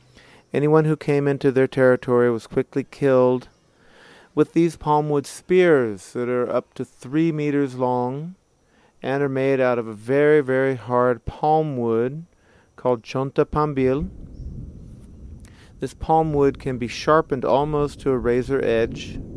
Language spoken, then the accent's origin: English; United States; moved away as an adult; now in Ecuador; I'm a biologist from the United States. I've been living here in Ecuador for over 19 years